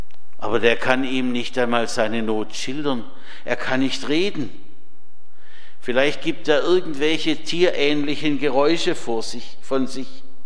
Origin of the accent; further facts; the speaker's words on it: Baden-Württemberg, Germany; In der Gegend, wo ich herstamme, da gab es auch sowas wie die Mooswiese oder das Volksfest. Es hieß eben Wimpfener Talmarkt.